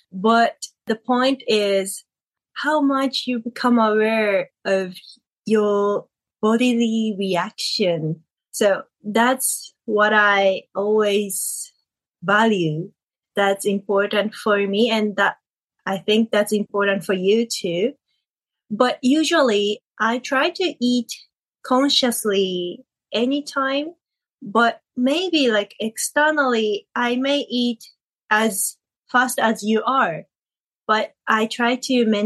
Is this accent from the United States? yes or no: no; Tokyo, Japan; I grew up in Tokyo